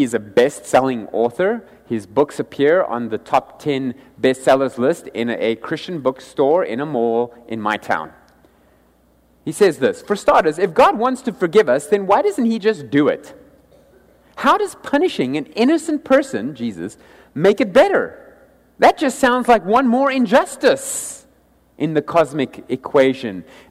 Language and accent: English; South Africa; Something I know a little about. Being South African. So our currency is absolutely worthless at the moment. It takes 16 of our rands to buy $1.